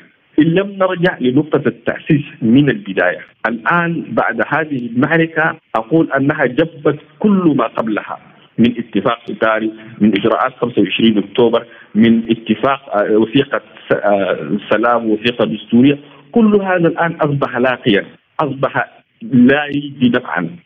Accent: Sudan; هذا هو الحل الوحيد الذي يمكننا كسودانيين كقوة سياسية كقوة فاعلة أن نذهب بالسودان نحو الاستقرار

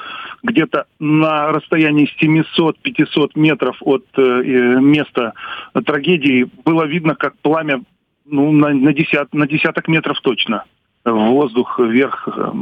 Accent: Yevpatoria, Crimea, Ukraine; поскольку я коренной евпаториец, я родился здесь

